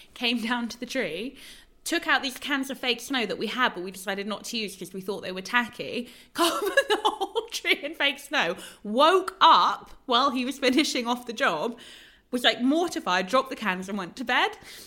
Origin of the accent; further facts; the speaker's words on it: London, United Kingdom; I'm a Londoner, but I'm sure that this will apply to anybody